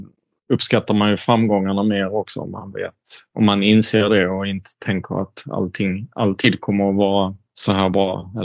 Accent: Sweden; Så Jag kan ju bara svara då som svensk eller som utlänning i Manchester-supportrarnas ögon.

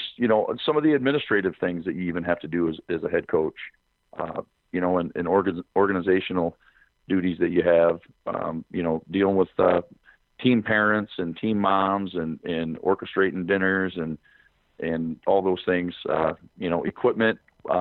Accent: Coleman, Texas, United States; and I grew up in Coleman myself, so I knew what Midland, you know, high school was all about

